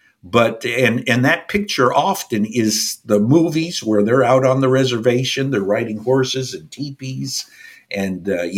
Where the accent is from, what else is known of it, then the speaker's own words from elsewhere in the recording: Phoenix, Arizona, United States; I am from Phoenix, Arizona. There are over 140,000 Native peoples in Phoenix.